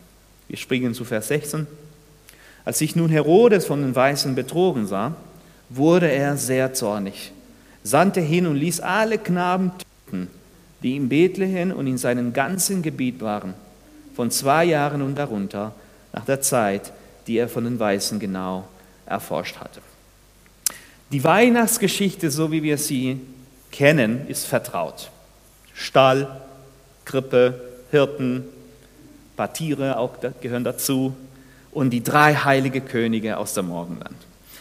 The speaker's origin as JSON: {"language": "German", "country": "Peru", "moved": "yes", "lives_now": "Germany", "said": "für diejenigen, die mich kennen. Ich komme aus Peru. Ich bin auch Latino. Mit meiner Frau und unseren drei Kindern leben in Deutschland seit 14 Jahren"}